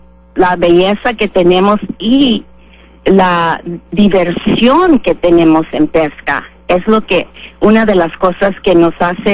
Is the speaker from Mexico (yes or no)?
yes; Navojoa, Sonora, Mexico; also born or lived in United States; now in Los Cabos, Mexico; Yo llegué aquí en Los Cabos, soy originaria de Navojoa, Sonora, México, y estudié toda mi juventud en los Estados Unidos. Llegué aquí en 1976, cuando había mi población en Cabo San Lucas.